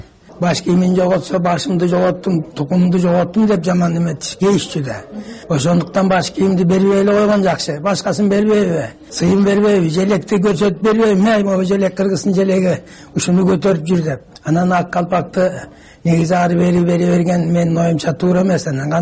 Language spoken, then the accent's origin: Kyrgyz; Naryn, Naryn Region, Kyrgyzstan; Мен Элеттен келдим, нарындан келдим. Нарында күндүз деле кийишет, жаш балдар деле кийишет.